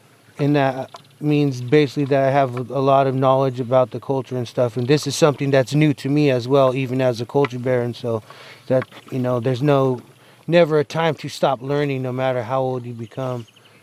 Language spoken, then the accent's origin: English; Hapao, Cordillera Administrative Region, Philippines; And so when I say I'm from Hapao … now everybody knows that, okay, he's from over here